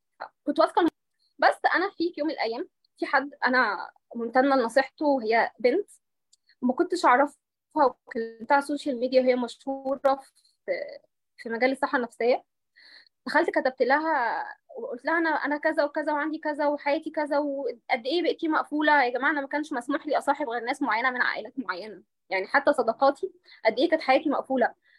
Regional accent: Saudi Arabia; وانا كنت كمان مدرستي ونموي في بيئه منغلقه، وانا عيله سعوديه سعوديه سعوديه قوي.

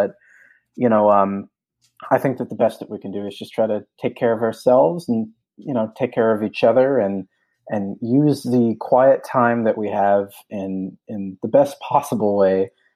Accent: Port Jefferson, New York, United States; So I grew up in Port Jefferson, New York, which is a quaint little seaside village right on the North Shore of Long Island

